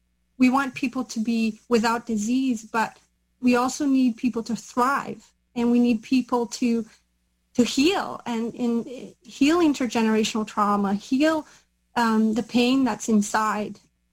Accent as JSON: {"language": "English", "country": "Brazil", "lives_now": "Canada", "said": "I'm originally from Brazil. My background is Italian, Portuguese, Brazilian Indigenous, and Lebanese. And I've been in Canada almost 20 years."}